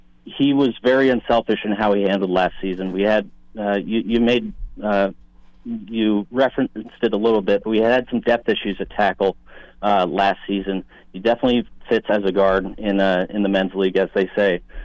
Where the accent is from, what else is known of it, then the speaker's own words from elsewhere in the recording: Champaign, Illinois, United States; I'm from Champaign originally, where the University of Illinois is.